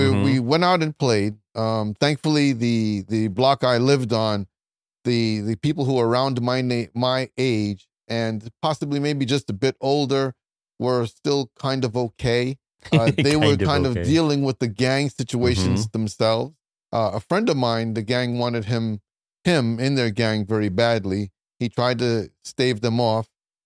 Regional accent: Brooklyn, New York, United States; born there; Born in Bed-Stuy, Brooklyn. Actually, I had to rep Bed-Stuy, so I had to wear my Bed-Stuy shirt today coming here.

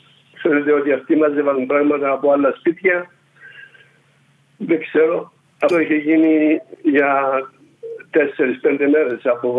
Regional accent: Nicosia, Nicosia District, Cyprus; με ρώταγαν τι είσαι στρατιώτης, από πού είσαι, από Λευκοσία

